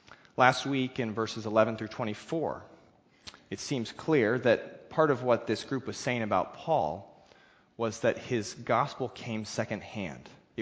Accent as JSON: {"language": "English", "town": "Kodiak", "region": "Alaska", "country": "United States", "tie": "born or raised there", "said": "Growing up in Kodiak, if you heard about a winter storm warning or a blizzard warning, you could be confident that you were going to get some snow."}